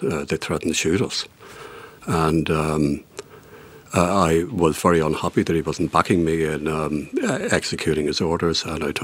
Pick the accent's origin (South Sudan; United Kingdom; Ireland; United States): Ireland; I was from the South.